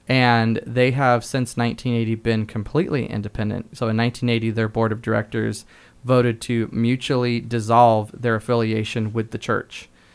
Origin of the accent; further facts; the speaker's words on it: San Diego, California, United States; I'm from Southern California, so I have no idea about the high schools up